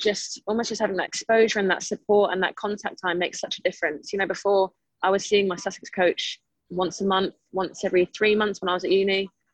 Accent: Spain; also born or lived in United States; I grew up in Spain and the US, so I had never heard of cricket.

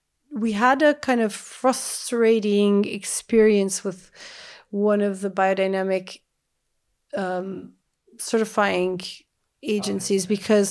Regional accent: Manhattan, New York, United States; the only biodiversity I had was pigeons and rats and cockroaches in Central Park and all of that for growing up in Manhattan.

